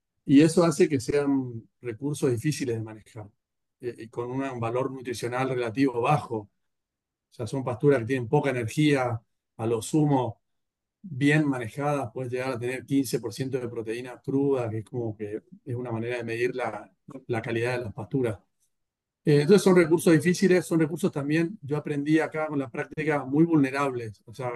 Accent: Corrientes, Argentina; also born or lived in Mar del Plata; soy veterinario de Corrientes, nací en Mar del Plata, pero me crié en Corrientes

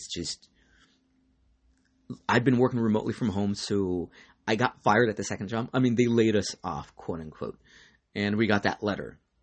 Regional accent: California, United States; I'm from Orange County. Orange County doesn't get along well with Los Angeles, and it's just two different worlds for sure.

